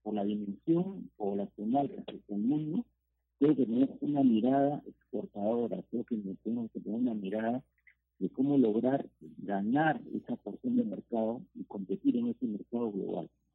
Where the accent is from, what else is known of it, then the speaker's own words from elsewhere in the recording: Peru; Pero al día de hoy estamos enfrentando un problema y como peruanos tenemos que solucionarlo.